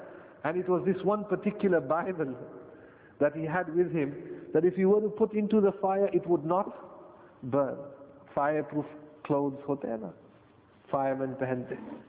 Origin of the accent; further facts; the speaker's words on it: United Kingdom; We are British, no doubt.